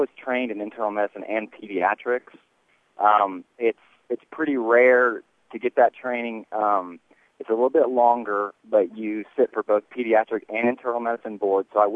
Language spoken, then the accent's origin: English; Farmington, Missouri, United States; so I'm from Farmington, Missouri, so I was born and raised in Farmington, and went to high school at Farmington High School